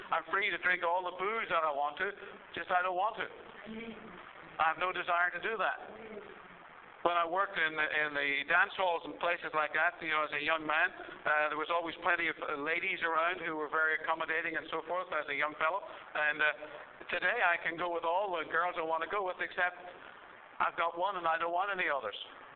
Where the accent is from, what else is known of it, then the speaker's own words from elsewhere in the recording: Ireland; I was brought up in the Presbyterian Church. My parents were Presbyterians in Ireland. I'm from Ireland